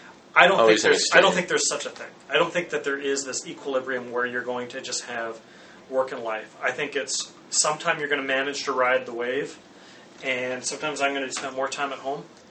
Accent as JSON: {"language": "English", "town": "Kamloops", "region": "British Columbia", "country": "Canada", "tie": "born there", "said": "So when I was 6 years old up in Canada, I was born in Kamloops, British Columbia, and I started skateboarding."}